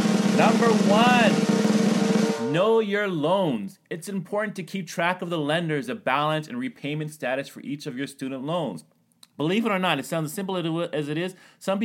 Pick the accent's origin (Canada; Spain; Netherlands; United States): Canada; I'm Canadian, and that sounds horrible.